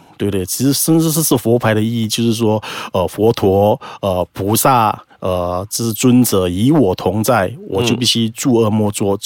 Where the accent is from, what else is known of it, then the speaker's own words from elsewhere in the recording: Malacca, Malaysia; 我来自马六甲。